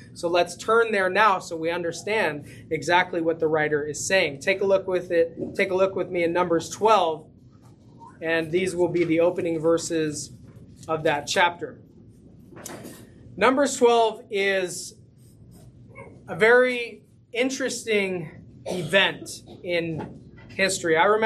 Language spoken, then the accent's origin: English; California, United States; I came from the San Francisco Bay Area, where every different ethnicity worships together every Sunday.